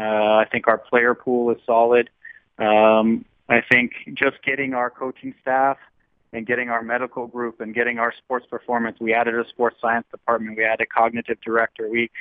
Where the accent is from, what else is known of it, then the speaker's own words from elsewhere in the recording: Arizona, United States; I went back to my hometown of Arizona